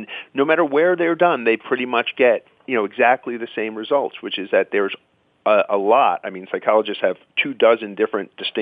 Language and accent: English; Queens, New York, United States; You know, my dad would take me to Mets games. I grew up in Queens